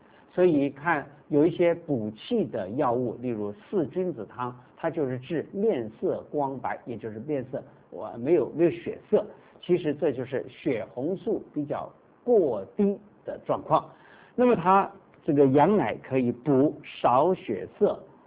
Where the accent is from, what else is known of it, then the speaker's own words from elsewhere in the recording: China; 我们中国人啊，有的时候很注重补这个身体的寒冷。